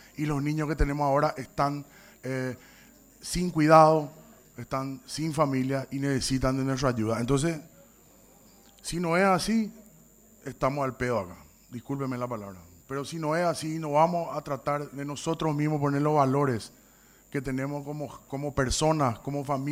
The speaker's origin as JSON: {"language": "Spanish", "region": "Asunción", "country": "Paraguay", "said": "nosotros que somos acá de Asunción"}